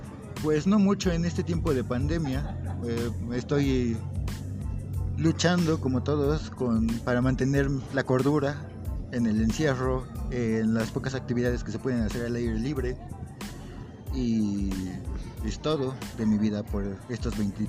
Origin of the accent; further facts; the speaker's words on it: Mexico City, Mexico; yo soy un originario de la Ciudad de México, de Tláhuac, exactamente, muy cerca de donde vives tú. Y pues con la misma edad, 23 años, actualmente estudiando ingeniería